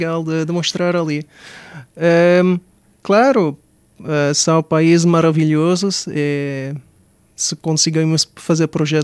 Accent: Portugal; accent: Portuguese; Mais de Portugal, sim.

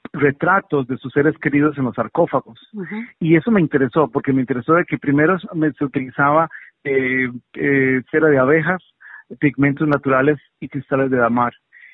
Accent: Costa Rica; now in Australia; mi contribución como costarricense a la cultura australiana.

